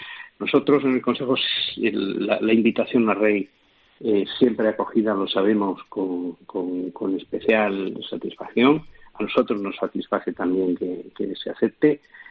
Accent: Barcelona, Catalonia, Spain; Yo, que soy de Barcelona

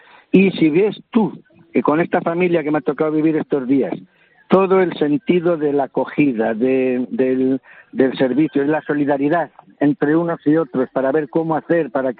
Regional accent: Madrid, Community of Madrid, Spain; moved away; Tuve que salir de Madrid, tuve que salir de España, tuve que venirme aquí

